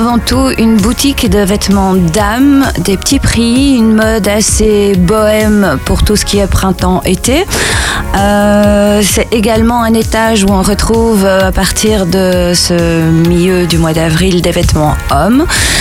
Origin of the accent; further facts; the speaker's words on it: Nivelles, Wallonia, Belgium; born there; je suis née moi-même à Nivelles. Parce que j'ai un morceau de mon cœur, même si je suis partie quelques années de Nivelles, j'ai un morceau de mon cœur qui est resté ici.